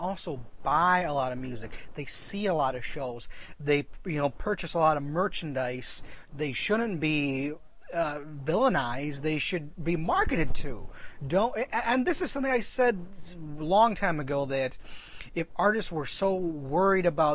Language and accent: English; Illinois, United States; Obviously, we're from Illinois, we're Bears fans, despite the horrible season they had this year.